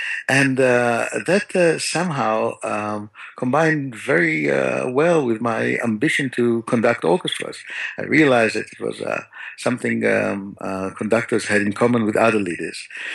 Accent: Tel Aviv, Tel Aviv District, Israel; My parents are very Israeli. I grew up in Tel Aviv, very Israeli kind of mixed couple, where my mother's family fled Warsaw in 39 after the Nazi invasion

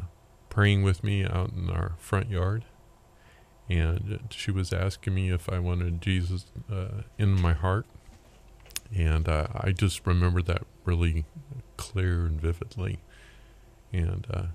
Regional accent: Lawndale, California, United States; Well, at that time it was a little bit of a rough neighborhood.

